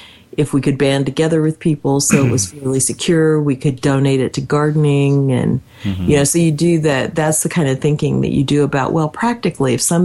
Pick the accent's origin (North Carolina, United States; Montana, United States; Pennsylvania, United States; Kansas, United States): Kansas, United States; I grew up in Kansas.